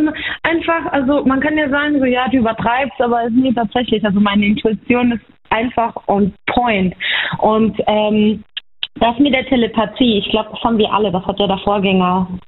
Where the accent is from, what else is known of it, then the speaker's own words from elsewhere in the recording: Baumholder, Rhineland-Palatinate, Germany; Ich bin aus der Pfalz, aus Baumholder.